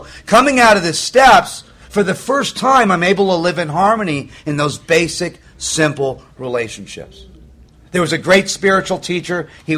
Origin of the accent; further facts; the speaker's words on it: Malibu, California, United States; you know, I grew up in Malibu.